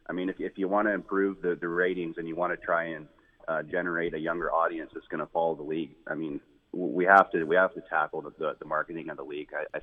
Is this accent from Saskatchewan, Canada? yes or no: yes; Regina, Saskatchewan, Canada; born there; and I was born in Regina, so.